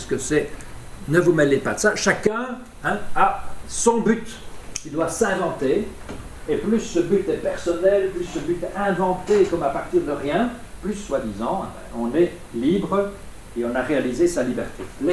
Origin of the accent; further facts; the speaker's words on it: Belgium; Je suis belge, c'est une détermination, n'est-ce pas?